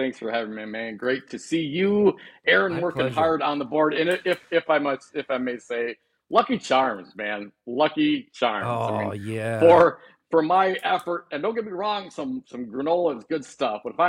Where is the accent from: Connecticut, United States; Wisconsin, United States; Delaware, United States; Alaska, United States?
Wisconsin, United States; But yeah, I grew up in the Fox Valley, man.